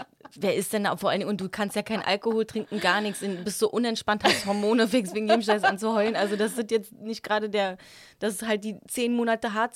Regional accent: Potsdam, Brandenburg, Germany; Aber ich bin auch in so einem sozial schwachen Viertel groß geworden in Potsdam

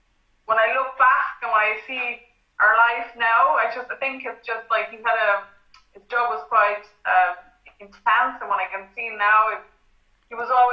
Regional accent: Brittany, France; moved away; also born or lived in Dakar, Senegal / French Polynesia / Paris suburbs; So, I'm from France originally. I'm a French citizen. My dad is from Normandy and my mom is from Brittany. I was born in Dakar in Senegal.

